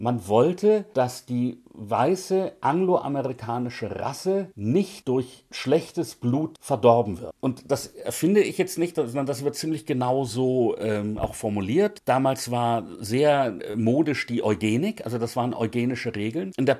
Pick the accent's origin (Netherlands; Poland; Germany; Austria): Austria; Ich bin ja in Österreich aufgewachsen.